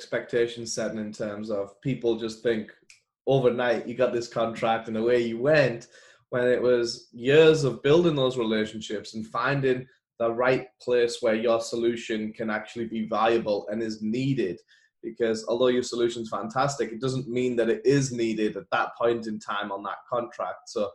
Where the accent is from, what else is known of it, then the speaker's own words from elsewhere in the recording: United Kingdom; accent: English; Sorry, it's the English accent.